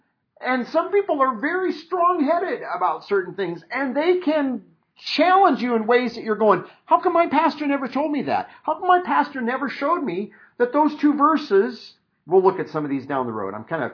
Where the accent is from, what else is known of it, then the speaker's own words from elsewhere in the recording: Midwest, United States; I grew up in the Midwest, and to be real honest, in the communities I grew up